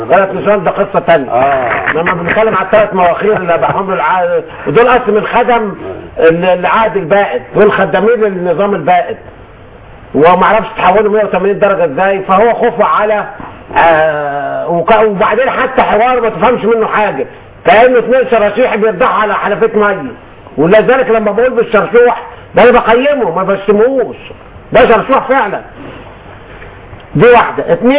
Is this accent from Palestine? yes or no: no; Egypt; انا مواطن مصري بسيط